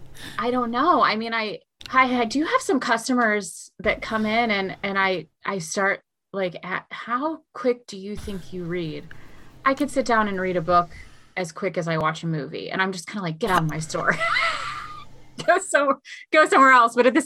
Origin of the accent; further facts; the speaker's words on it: Cuyahoga Falls, Ohio, United States; I grew up in the Falls and I love the river.